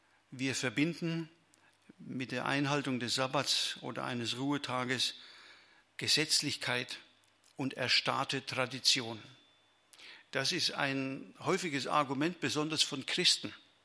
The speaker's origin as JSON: {"language": "German", "town": "Cape Town", "region": "Western Cape", "country": "South Africa", "moved": "yes", "lives_now": "Reiskirchen, Germany", "said": "wo kommen Sie her? Aus Kapstadt. Oh, wie kommt man von Kapstadt nach Reiskirchen?"}